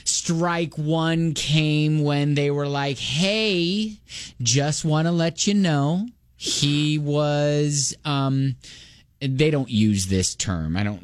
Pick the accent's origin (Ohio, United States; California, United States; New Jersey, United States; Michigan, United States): Ohio, United States; Columbus; it's this guy from my hometown of Columbus, Ohio